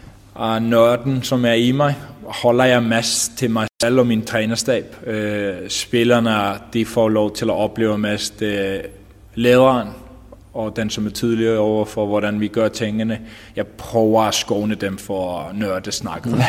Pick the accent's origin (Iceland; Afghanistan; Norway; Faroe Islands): Iceland; now in Denmark; Jeg kommer jo fra Island, og havde ikke så godt forståelse for kulturen.